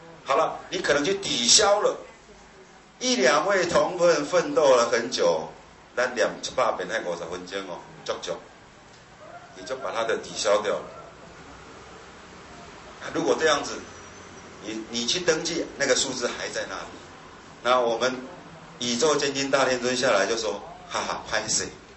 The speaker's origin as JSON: {"language": "Chinese", "region": "central Taiwan", "country": "Taiwan", "said": "我来自中部哈、哦，啊，中部呢偏南的比较多。"}